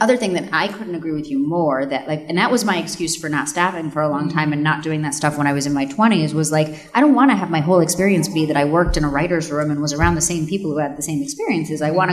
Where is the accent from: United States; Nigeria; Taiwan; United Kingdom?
United States; Connecticut; it worked out for me that … I was from Connecticut, which everybody stupidly thinks is rich because it's not.